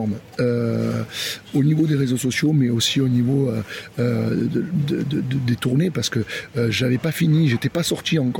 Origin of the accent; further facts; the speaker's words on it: Avignon, Provence-Alpes-Côte d'Azur, France; et moi je suis natif d'Avignon